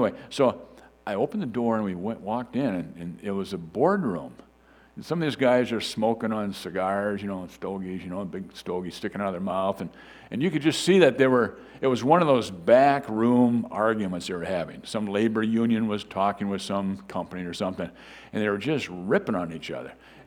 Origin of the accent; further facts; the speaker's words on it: Fairmont, Minnesota, United States; I'm from Fairmont, Minnesota. That's my hometown.